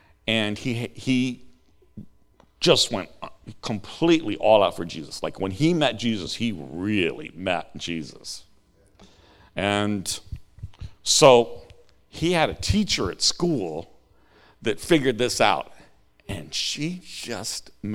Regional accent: Montana, United States; I grew up in Montana. We have a lot of strange sayings in Montana.

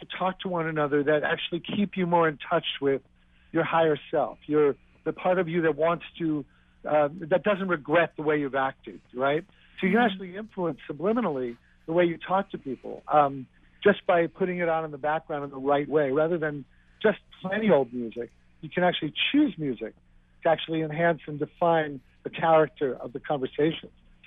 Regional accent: New York, United States; I grew up in New York in a dysfunctional, loving family, but needed space for myself.

